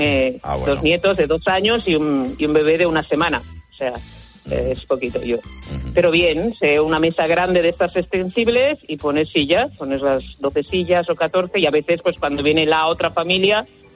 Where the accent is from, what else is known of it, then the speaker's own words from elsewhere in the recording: Equatorial Guinea; now in Spain; yo soy de Guinea Ecuatorial y vinimos 3 mayores a España a estudiar